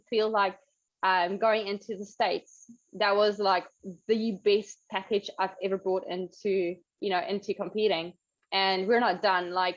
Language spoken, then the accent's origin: English; South Africa; moved away as an adult; now in New Zealand; I'm originally from South Africa, and I moved to New Zealand about 5 years ago.